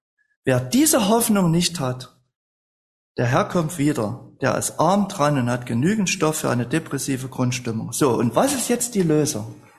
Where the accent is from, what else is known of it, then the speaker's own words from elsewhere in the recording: Halle, Saxony-Anhalt, Germany; Oder ich bin in Halle-Saale aufgewachsen. Das ist meine Heimatstadt.